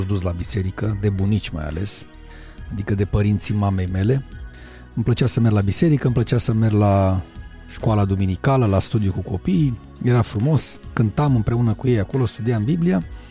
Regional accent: Bucharest, Romania; born there; Eu m-am născut în București în anul 1976, în luna iunie, într-o familie binecuvântată.

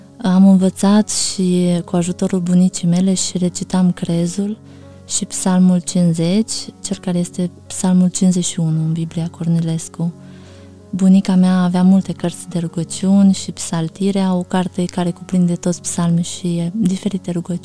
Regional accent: Botoșani, Botoșani County, Romania; born there; also born or lived in Dolina; M-am născut în Botoșani, într-o familie de creștini ortodoxi, fiind unicul copil. Până la vârsta de 7 ani am locuit cu bunica mea, Aneta, în satul Dolina, comuna Leorda, județul Botoșani

